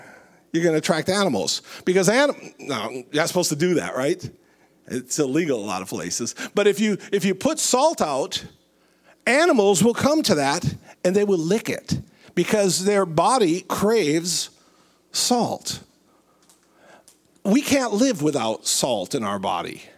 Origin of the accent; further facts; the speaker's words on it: Minnesota, United States; I'm from Minnesota. And if you've ever lived in Minnesota, you know one thing about winter.